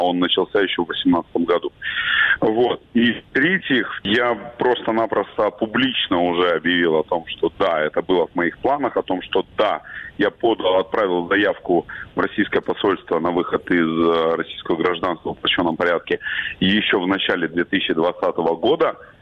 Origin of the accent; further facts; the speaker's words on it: Crimea, Ukraine; moved away; Я отвечал, что я крымчанин. Мой внутренний украинец потеснит моего внутреннего крымчанина много позже, уже после переезда на материк и в Киев.